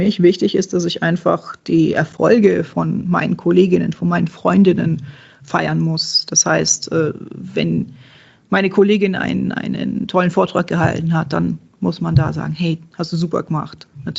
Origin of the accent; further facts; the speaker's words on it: Czechia; ich komme aus Tschechien, da gibt es ein schönes Sprichwort dafür.